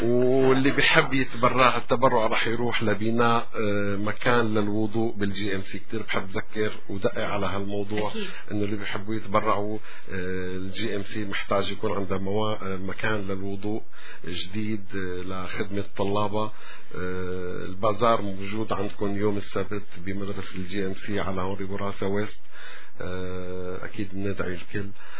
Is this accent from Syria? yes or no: yes; Syria; نحن هيك سوريين على بعضنا